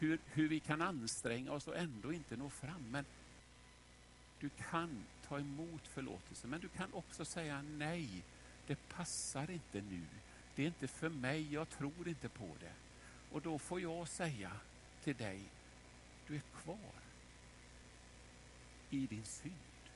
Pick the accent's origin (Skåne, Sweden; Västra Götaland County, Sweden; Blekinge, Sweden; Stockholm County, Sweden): Västra Götaland County, Sweden; Vårgårda; Men jag växte upp så i Vårgårda.